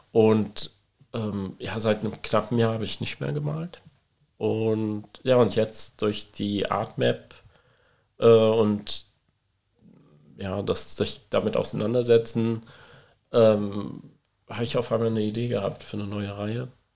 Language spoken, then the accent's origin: German; Haßloch, Rhineland-Palatinate, Germany; Ich bin in Hasloch Nord aufgewachsen, da war der Migrantenanteil auf der Grundschule schon damals sehr hoch.